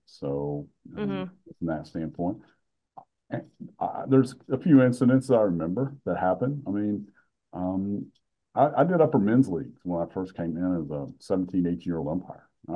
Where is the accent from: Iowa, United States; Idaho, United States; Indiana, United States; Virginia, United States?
Indiana, United States; I'm originally from Indiana.